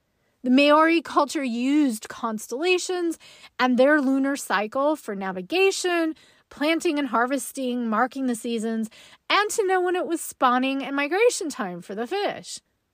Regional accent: Idaho, United States; I grew up in Nez Perce County in northern Idaho.

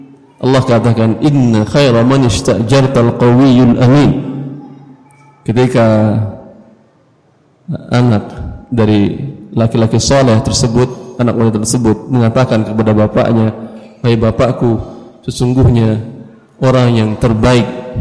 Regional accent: Padang, West Sumatra, Indonesia; Ada sebagian orang dari daerah Padang, kebetulan saya dari Padang

